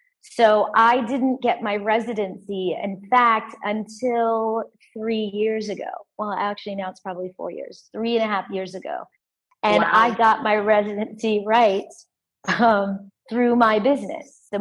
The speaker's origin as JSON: {"language": "English", "town": "Anchorage", "region": "Alaska", "country": "United States", "tie": "born or raised there", "said": "growing up in Anchorage, Alaska, even though I grew up in an incredibly diverse sort of neighborhood and friendship circle, I didn't grow up with lots of other African Americans."}